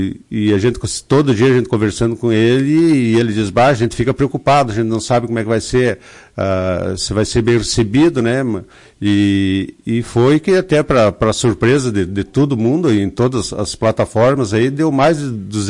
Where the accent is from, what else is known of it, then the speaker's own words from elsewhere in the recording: Lagoa Vermelha, Rio Grande do Sul, Brazil; acho que Lagoa Vermelha merece, eu sou de Lagoa